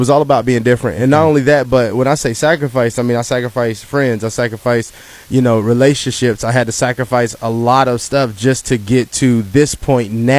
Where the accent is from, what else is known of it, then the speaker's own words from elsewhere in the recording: Charleston, United States; So, and then growing up in the Charleston area, you know, childhood wise, I sacrificed a lot.